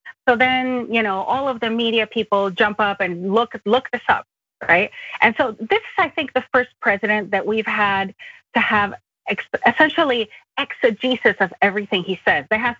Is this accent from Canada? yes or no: no; Mexico; So I'm originally from Mexico